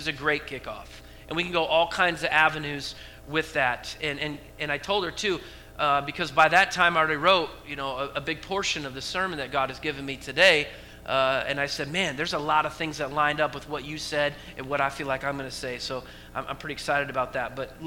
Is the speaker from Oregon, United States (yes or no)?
yes; Portland, Oregon, United States; it's because I'm from Oregon and I grew up and raised right outside of Portland, so that's kind of cool.